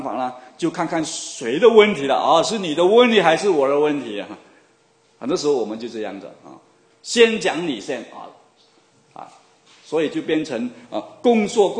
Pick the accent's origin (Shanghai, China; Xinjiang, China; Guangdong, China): Guangdong, China; 对不起，我是广东的，所以我很多的这些俗语都是广东话来的啊